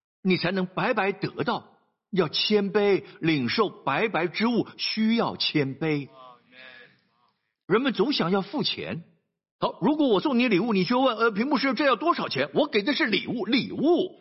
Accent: Singapore; 我们新加坡人喜欢说 Paisei

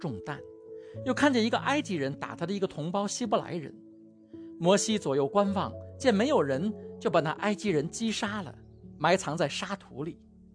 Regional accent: China; 我们中国人的思维习惯，有时候让我们不太容易理解圣经的立场

